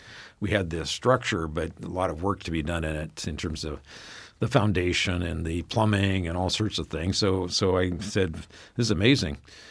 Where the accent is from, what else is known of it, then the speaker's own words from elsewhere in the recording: Bremerton, Washington, United States; growing up in East Bremerton. My dad worked in the shipyard, and my mom worked as a cafeteria worker